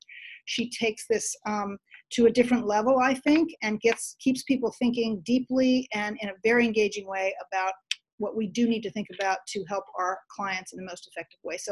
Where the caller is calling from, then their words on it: Boston, Massachusetts, United States; I'm coming from Boston.